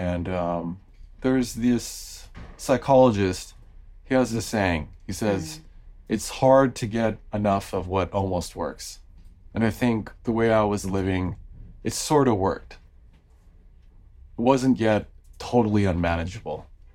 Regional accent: Los Angeles, California, United States; Yeah, I grew up in the Los Angeles area of Southern California.

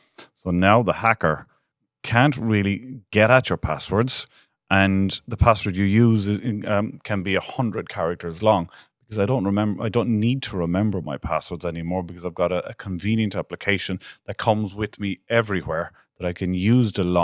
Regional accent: Ireland; I am Irish

